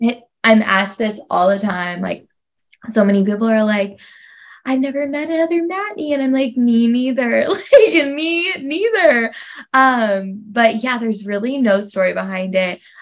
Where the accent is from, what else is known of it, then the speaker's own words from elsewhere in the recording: Ohio, United States; So ultimately I was from Ohio. Kent State was here.